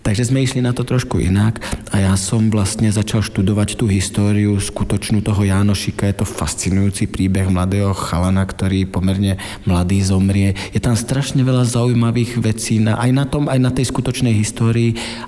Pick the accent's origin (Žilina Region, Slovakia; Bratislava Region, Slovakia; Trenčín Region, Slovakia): Trenčín Region, Slovakia; Trenčianske Teplice; born there; moved away as an adult; now in Prague, Czech Republic; Ja som sa narodil v roku 1972 ešte na Slovensku v Trenčianskych Tepliciach